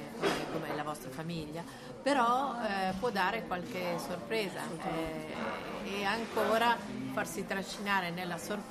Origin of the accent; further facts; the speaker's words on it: Milan, Lombardy, Italy; io da milanese che ha sempre scelto di andarci a settembre